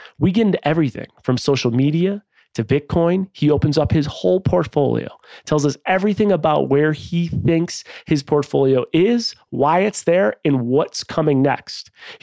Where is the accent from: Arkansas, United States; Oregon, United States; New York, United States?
New York, United States; Buffalo; You know, I heard you're a Toronto guy. I grew up in Buffalo.